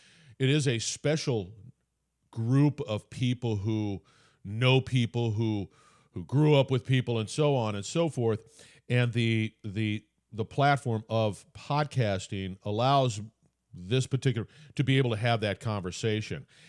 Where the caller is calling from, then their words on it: Mandeville, Louisiana, United States; I'm calling from Mandeville, Louisiana, and the same thing exists here. So we're a bit small town people doing big things, I guess.